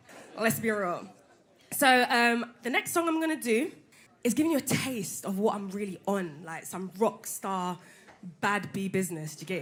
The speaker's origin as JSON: {"language": "English", "country": "United Kingdom", "said": "Being British, we just do what we want."}